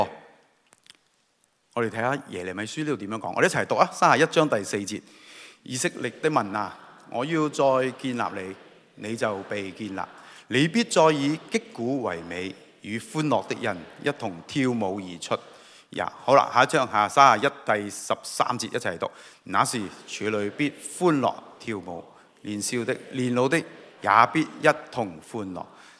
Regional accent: China; 这个我估系同我哋中国人乖乖地坐，即系嗰种文化咧。

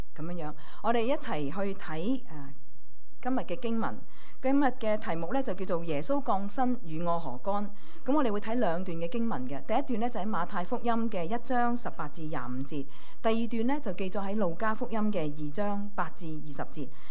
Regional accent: China; 我哋中國人咧幫啲細路仔幫我哋嘅仔女改名嘅時候咧

